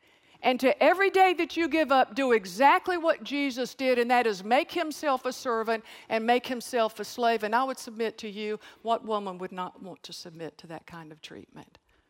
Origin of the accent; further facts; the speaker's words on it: North Carolina, United States; Or I came from the mountains of North Carolina like me.